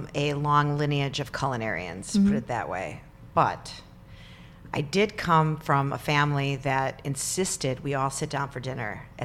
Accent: Highland Park, United States; Yeah, I'm from Highland Park.

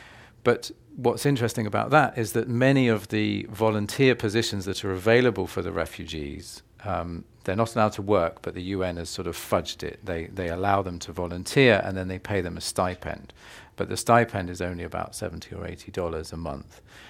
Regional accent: England, United Kingdom; when I go to foreign countries and I say I'm from England, oh, I have a friend in London.

